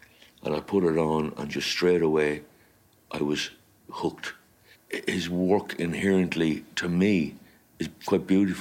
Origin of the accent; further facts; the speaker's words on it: Newbridge, Leinster, Ireland; I'm from Newbridge, County Kildare. I'm 66.